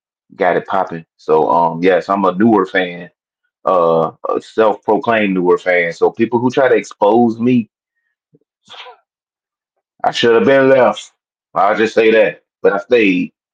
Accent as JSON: {"language": "English", "town": "Newport News", "region": "Virginia", "country": "United States", "tie": "born or raised there", "said": "because I grew up in New Paltusk, Virginia. I grew up on the peninsula in the 757."}